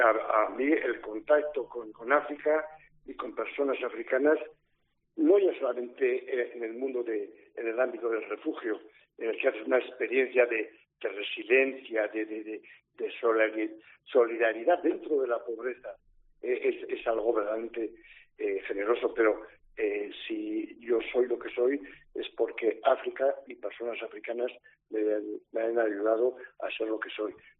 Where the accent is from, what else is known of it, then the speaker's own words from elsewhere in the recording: Spain; cuando he vuelto a Europa, cuando he vuelto a España, cuando he vuelto a mi tierra, pues uno se siente bastante extranjero